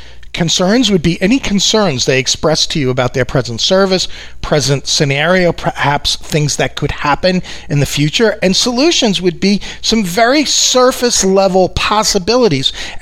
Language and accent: English; New York, United States; accent: New York; Whenever I hang out with my family members, my New York accent really comes out.